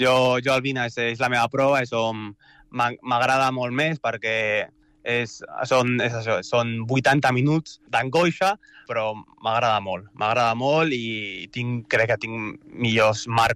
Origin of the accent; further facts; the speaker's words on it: Gavà, Catalonia, Spain; jo soc de Gavà, és veí